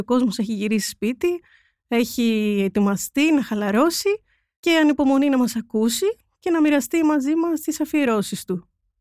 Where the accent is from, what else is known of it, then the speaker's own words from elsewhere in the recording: Eleusis, Attica, Greece; Κάνω εκπομπή στις Φωνές της Ελευσίνας. Είμαι από την Ελευσίνα.